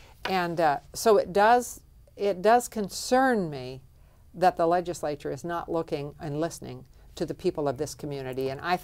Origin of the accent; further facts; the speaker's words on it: United States; Like I said, I grew up in Clark County. I love Clark County, and I want to serve the people of Clark County.